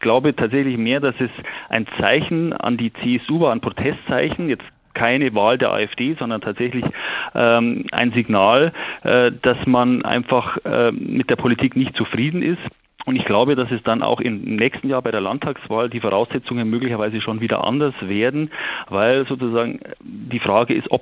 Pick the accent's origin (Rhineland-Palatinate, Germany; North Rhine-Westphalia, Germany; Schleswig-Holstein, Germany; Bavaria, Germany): Bavaria, Germany; natürlich muss ich das als Bayer sagen